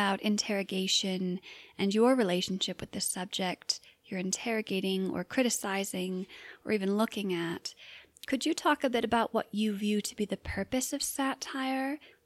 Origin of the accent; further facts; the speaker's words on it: Midwest, United States; I'm also from the Midwest